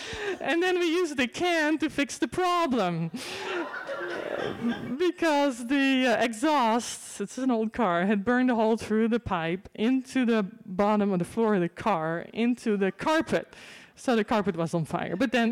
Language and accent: English; Netherlands; accent: Dutch; so my parents go back to the Netherlands, so now you know where my accent is from.